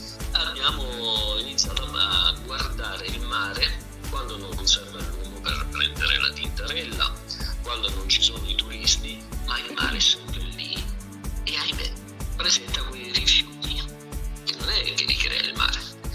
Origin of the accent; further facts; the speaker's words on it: Apulia, Italy; now in Friuli Venezia Giulia, Italy; Sai, da salentino mi sono adeguato, ho iniziato a imparare anche le terminologie del territorio.